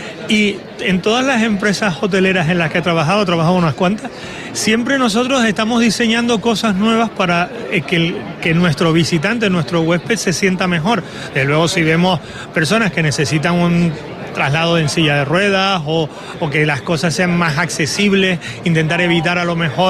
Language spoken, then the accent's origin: Spanish; Tenerife, Canary Islands, Spain; Sigo siendo de Tenerife